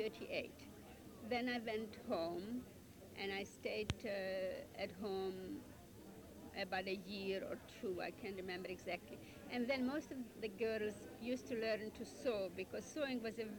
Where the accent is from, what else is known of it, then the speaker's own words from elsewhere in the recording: Slovakia; It is in Czechoslovakia. It is in Slovakia.